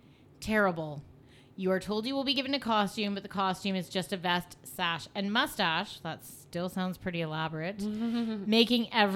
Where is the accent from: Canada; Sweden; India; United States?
Canada; Vancouver, British Columbia; Love and miss my hometown of Vancouver terribly.